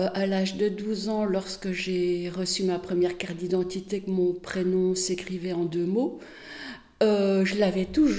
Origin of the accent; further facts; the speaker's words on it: Charleroi, Wallonia, Belgium; Oui, je suis née en Belgique, oui. Je suis née, en fait, en Wallonie, dans la région de Charleroi. Et c'est là que j'ai été élevée. Voilà, donc je suis de culture wallonne. Je viens du Pays Noir.